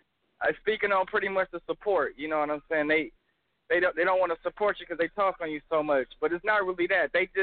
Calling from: California, United States; Oh, man, I'm from the Bay Area, man. You know, it's Polo out here, man.

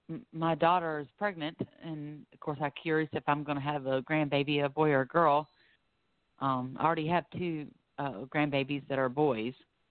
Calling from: Florida, United States; I am calling from Florida.

